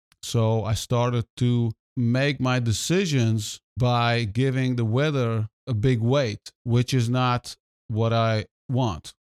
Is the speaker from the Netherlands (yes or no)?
yes; Netherlands; I grew up in the Netherlands. Everything is fast-paced. Everything is rule-based. Everything is orderly.